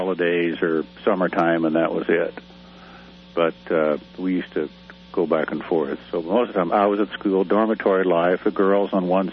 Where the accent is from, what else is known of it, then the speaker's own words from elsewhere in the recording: Cunningham, Kansas, United States; also born or lived in Nashville, Kansas; I grew up in Cunningham, which is 60 miles west of Wichita, and Nashville is about 16 miles or so south of Cunningham. So it's very south central of Kansas.